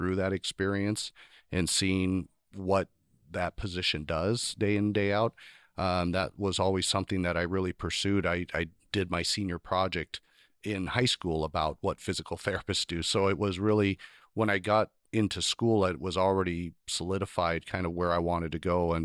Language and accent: English; Owako, Washington, United States; I grew up in Owako, Washington. I graduated from high school there and then went off to Pacific University, came back